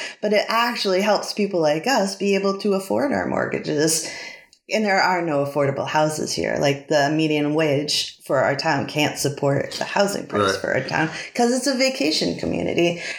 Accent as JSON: {"language": "English", "region": "Maine", "country": "United States", "said": "I'm not from Florida. I'm from Maine."}